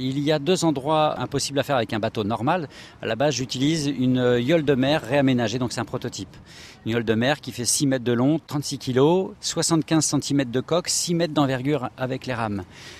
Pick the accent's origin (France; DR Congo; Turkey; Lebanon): France; même si à la base je suis français et j'ai vécu en France 33 ans